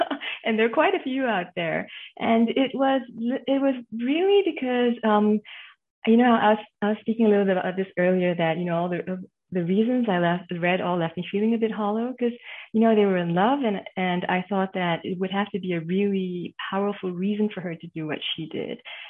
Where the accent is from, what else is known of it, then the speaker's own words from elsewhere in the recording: Malaysia; now in Hong Kong; I mean, I grew up in Malaysia, and now I live in Hong Kong